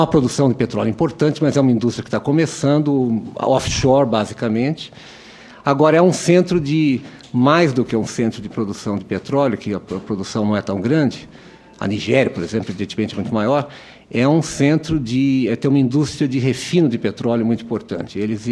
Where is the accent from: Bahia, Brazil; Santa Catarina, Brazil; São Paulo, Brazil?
São Paulo, Brazil; Minha referência como paulista é São Paulo